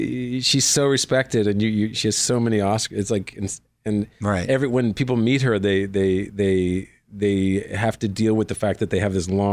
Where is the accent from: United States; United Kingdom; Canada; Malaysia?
Canada; Nova Scotia; I grew up in Nova Scotia, Far East Coast.